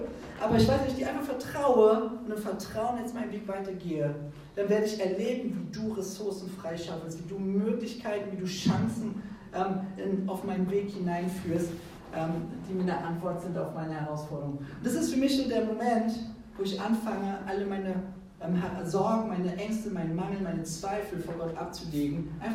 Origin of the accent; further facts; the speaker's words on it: Brandenburg, Germany; ich kenne mich da nicht so aus in den Bergen, weil ich bin hier in Brandenburg groß geworden, hier ist alles flach.